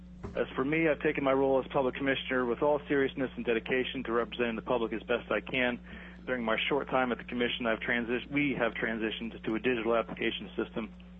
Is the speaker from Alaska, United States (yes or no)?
yes; Salcha, Alaska, United States; also born or lived in Fairbanks; now in Anchorage, United States; But first and foremost, I'm an Alaskan. I was born in Fairbanks, raised in a homestead in Salcha.